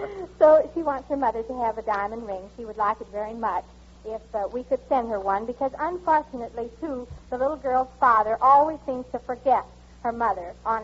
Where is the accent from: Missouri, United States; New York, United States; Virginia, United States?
Missouri, United States; St. Louis; I lived in St. Louis originally. Mm-hmm. Now we live out here.